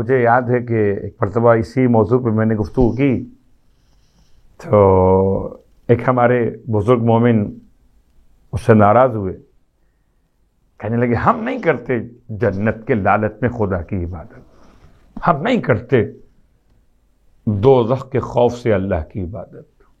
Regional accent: Karachi, Sindh, Pakistan; میرا تعلق اس شہر سے ہے, اس ملک سے ہے, پاکستان سے میرا تعلق, اور پاکستان کے شہر کراچی سے میرا تعلق

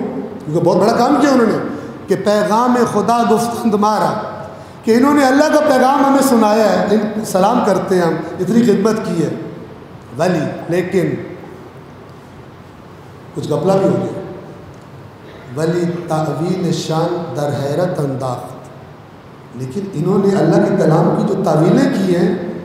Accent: Rajoa Sadat, Punjab, Pakistan; میں سید ہوں، پیدائشی شیعہ ہوں، ٹھیک ہے؟ ہمارا علاقہ معروف ہے، بلکہ نام ہی اس کا رجوہ سادات ہے

